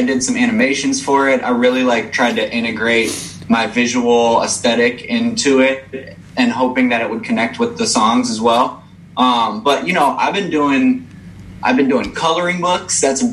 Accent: Evanston, Illinois, United States; so I grew up in Evanston, like just north of Chicago.

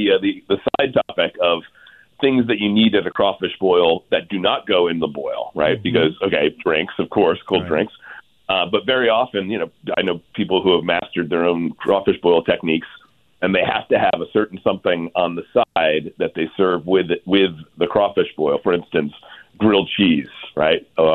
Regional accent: Rhode Island, United States; I grew up in Rhode Island and spent a lot of time in New England

